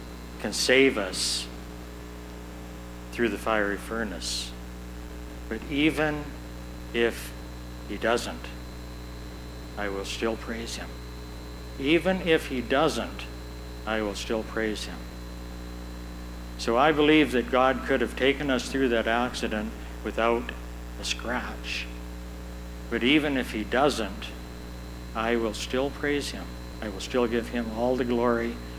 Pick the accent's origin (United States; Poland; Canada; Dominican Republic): Canada; Camrose, Alberta; I love that question, because I could say I'm from Camrose, or I could say whatever.